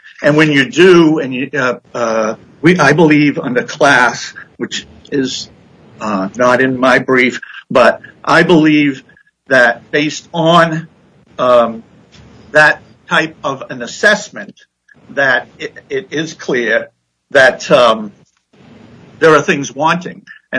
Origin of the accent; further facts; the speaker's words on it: Augusta, Maine, United States; I'm an attorney from Augusta, Maine.